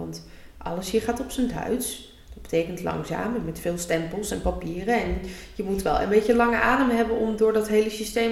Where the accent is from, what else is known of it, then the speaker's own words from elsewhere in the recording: Netherlands; Wij als Nederlanders hebben het hier ook nog beter gehad.